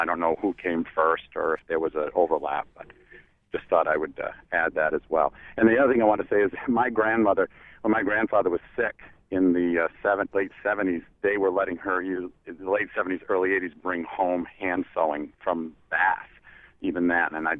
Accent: Jay, Maine, United States; I grew up in Jay and had grandparents and parents that worked in the mills and the shoe shops.

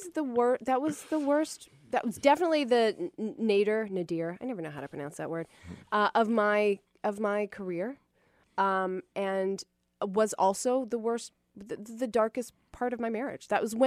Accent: Dunwoody, Georgia, United States; I grew up in Dunwoody, Georgia.

